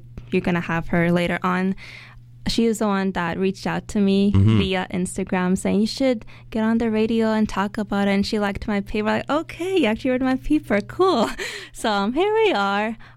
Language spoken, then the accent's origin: English; Turkey; I'm from the Mediterranean Sea. I'm Turkish.